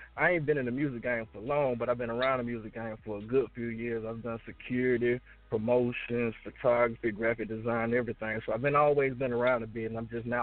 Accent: Salem, Alabama, United States; I'm from Salem, Alabama. So I'm from the Badwoods down right before you get to Columbia, Georgia. So I'm on the line.

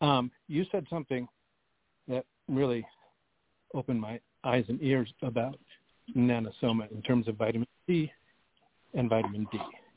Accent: Seattle, Washington, United States; I'm from Seattle.

